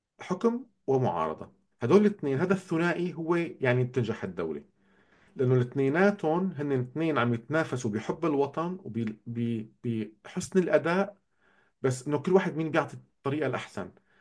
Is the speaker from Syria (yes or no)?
yes; Syria; أنا ما اخترت أن يكون سوري، بس بالنهاية أنا سوري وفخور بهذا الشيء، وفعلا وطنيتي عالية